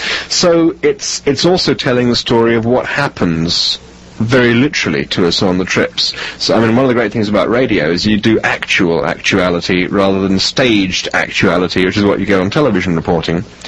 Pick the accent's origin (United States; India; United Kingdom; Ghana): United Kingdom; England; as an Englishman, I feel extremely embarrassed